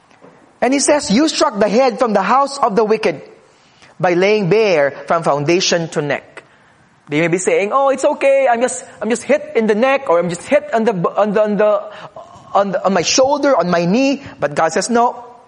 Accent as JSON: {"language": "English", "country": "Philippines", "said": "As a Filipino, you don't know what it means, dearly beloved."}